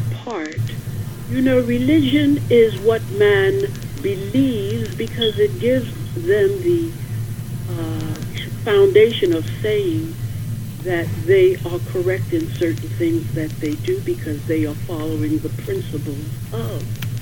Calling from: New York, United States; Long Island.

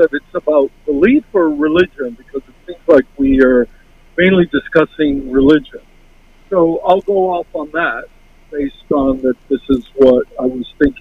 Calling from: Jersey City, New Jersey, United States; Jersey City.

